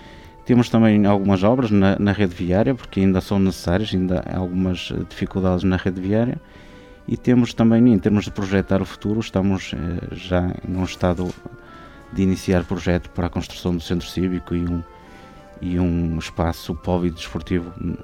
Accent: Espinho, Aveiro, Portugal; Na verdade, nasci, cresci e vivo em Espinho e assim tentarei fazer. Esta é a minha terra

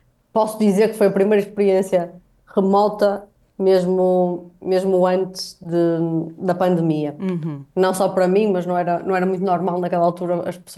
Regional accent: Braga, Portugal; sempre me imaginei a ter uma carreira internacional e a viver fora de Braga, que é a minha cidade natal

